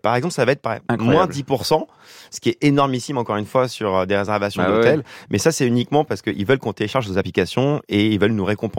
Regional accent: Auvergne-Rhône-Alpes, France; now in Paris, France; j'habite à Paris, malheureusement, très aventure. Mais à une époque, j'habitais en Auvergne, j'ai grandi en Auvergne, j'avais un grand jardin.

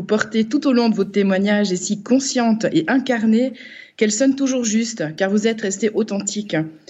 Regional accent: Fully, Valais, Switzerland; born there; je suis née à Fuy, dans les vignes du Valais.

